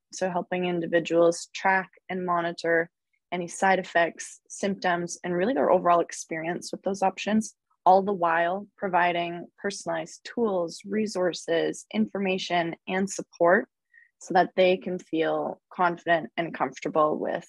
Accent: London, Ontario, Canada; also born or lived in Vancouver; I grew up in London, Ontario, well, actually just outside of London, Ontario, in a rural little community out in the middle of nowhere. I'm actually back there right now, just hanging out with my parents on the farm. Grew up here, and then I moved to Vancouver

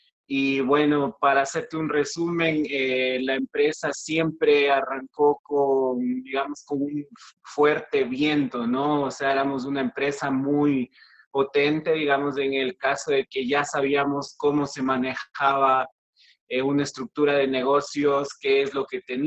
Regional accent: Quito, Pichincha, Ecuador; Yo soy un empresario de Quito, de Ecuador. Tengo 38 años

